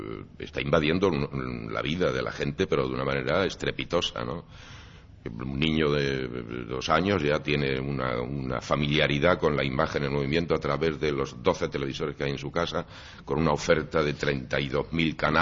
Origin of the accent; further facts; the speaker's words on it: Chinchón, Community of Madrid, Spain; en Chinchón allí en mi pueblo.